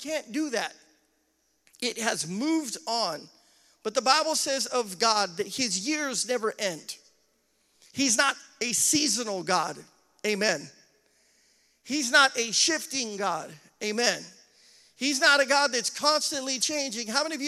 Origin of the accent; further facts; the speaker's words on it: Boise, Idaho, United States; I grew up in Boise, Idaho. And in Idaho, we have four seasons.